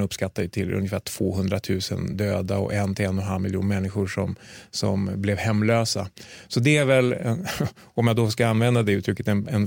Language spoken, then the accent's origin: Swedish; Sweden; som svensk kirurg